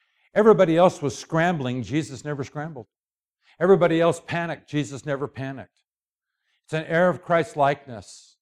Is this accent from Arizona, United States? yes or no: yes; Prescott, Arizona, United States; now in Wichita, United States; I'm from Prescott, back Prescott Valley, and you go outside my house at night, you can't hear anything. You wonder, does anybody live around here? Now I'm down downtown Wichita.